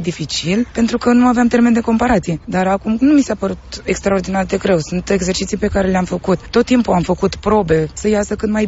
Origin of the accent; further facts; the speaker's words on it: Craiova, Dolj, Romania; am 32 de ani, sunt din Craiova.